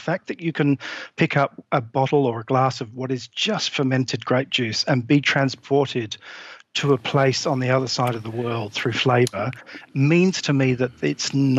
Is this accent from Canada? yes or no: no; England, United Kingdom; I grew up in England.